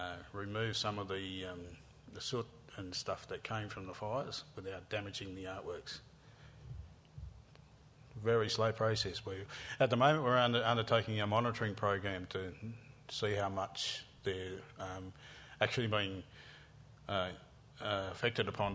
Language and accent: English; Yass, New South Wales, Australia; My clan group is the Yar people. We come from Yass. Yass area. We don't really just live in Yass, but that's where we're from. That's our country.